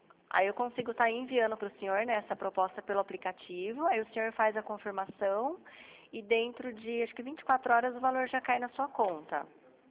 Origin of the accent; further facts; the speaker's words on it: São Paulo, Brazil; Isso, eu sou do estado de São Paulo.